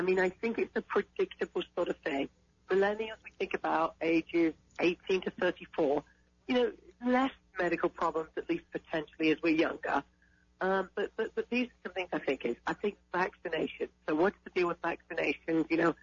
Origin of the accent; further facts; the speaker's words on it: Northampton, East Midlands, United Kingdom; now in Texas, United States; A town called Northampton, which is not very glamorous, about 80 miles north of London. But being in Texas for 32 years, so you can hear that little bit of a twang.